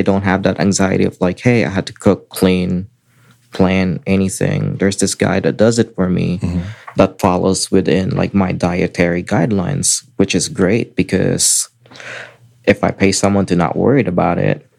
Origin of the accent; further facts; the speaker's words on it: Philippines; I grew up in the Philippines.